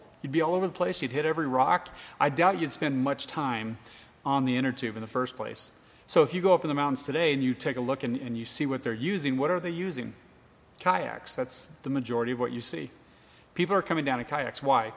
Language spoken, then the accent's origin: English; Texas, United States; When I was growing up in Texas, we used to inner tube all the time.